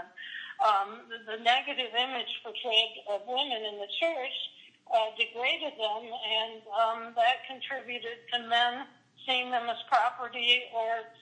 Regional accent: Westfield, New York, United States; born there; I was born in 1953 in Westfield, New York.

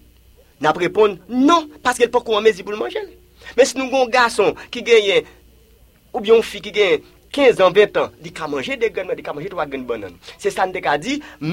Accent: Haiti; Ça fait mal en tant que haïtien

